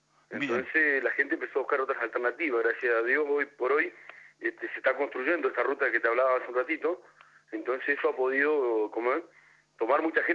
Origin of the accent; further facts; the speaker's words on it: Clemente Onelli, Río Negro, Argentina; also born or lived in Ingeniero Jacobacci; Yo me crié acá. Nací en Ingeniero Jacobacci, digamos, y me crié prácticamente en Clemente Onelli todo el tiempo.